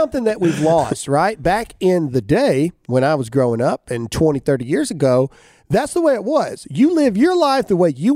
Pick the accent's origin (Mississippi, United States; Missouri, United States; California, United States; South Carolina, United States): Mississippi, United States; because I'm simple from Mississippi, and that's what I do.